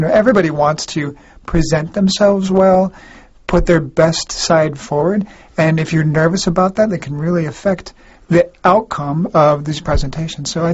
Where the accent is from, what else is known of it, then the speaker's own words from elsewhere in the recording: Washington, United States; which is actually quite close to where I grew up in Washington State.